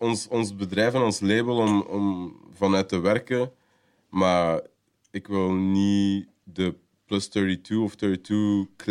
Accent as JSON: {"language": "Dutch", "country": "Belgium", "said": "als ik zeg, ik ben van België"}